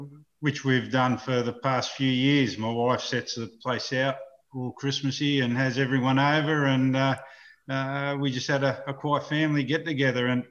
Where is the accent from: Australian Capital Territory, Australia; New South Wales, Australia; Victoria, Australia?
New South Wales, Australia; Granville; I grew up at Granville, Parramatta, Sydney Western Suburbs. I've got two brothers, an older brother and a younger brother, and we lived there till I was about 16 before Mum and Dad built a house out at Hawker Mills up in the northwestern